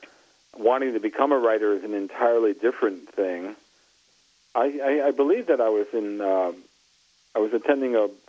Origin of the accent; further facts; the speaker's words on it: New York City, New York, United States; the Cuban thing wasn't as important to a little kid growing up in New York, at least for my parents' generation